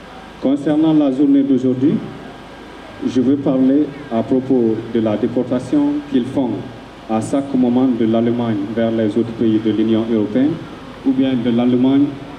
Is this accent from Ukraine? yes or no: no; Senegal; now in Immendingen, Germany; Ich komme aus Senegal und ich habe hier in Freiburg in der Lohastraße 1 Jahr und 6 Monate gewohnt. Und ich wohne nicht mehr in diesem Lager. Ich wohne jetzt in Immendingen.